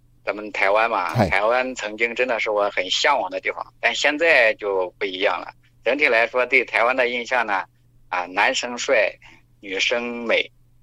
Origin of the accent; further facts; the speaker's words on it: Nanyang, Henan, China; now in Dongguan, China; 我来自河南南阳，今年40岁，现在在广东东莞